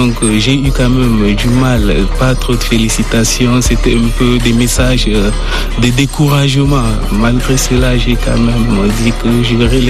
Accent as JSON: {"language": "French", "country": "Chad", "said": "puisque je suis tchadien, je vis dans des conditions aussi que je connais"}